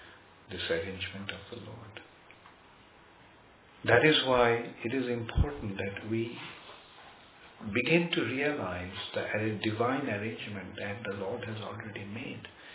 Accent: Kolkata, West Bengal, India; English is a second language; Just today, somebody was telling me, in Calcutta there is a lake. I grew up in Calcutta, so that lake was, I never seen any situation where the lake got dry.

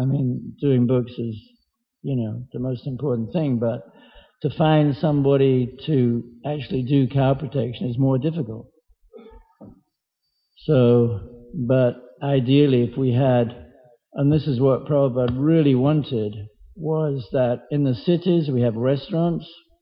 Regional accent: London, United Kingdom; I'm from London, I've lived in a city most of my life.

